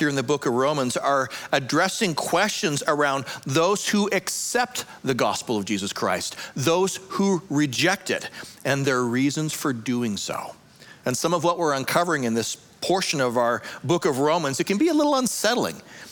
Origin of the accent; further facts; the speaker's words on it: Canada; I'm from Canada.